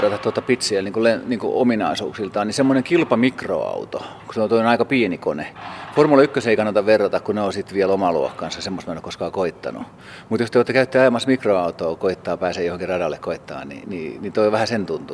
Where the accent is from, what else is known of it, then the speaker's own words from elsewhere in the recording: Pori, Satakunta, Finland; born there; mä oon syntynyt Poriin, Porissa, Porin kiitotien jatkeelle siihen.